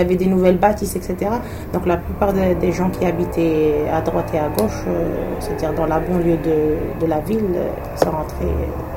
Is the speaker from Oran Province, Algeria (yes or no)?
no; Algiers, Algiers Province, Algeria; also born or lived in Chlef; Moi, je suis née à Alger. C'est-à-dire, j'ai eu mes études primaires, première année, deuxième année, troisième année, jusqu'à la quatrième année.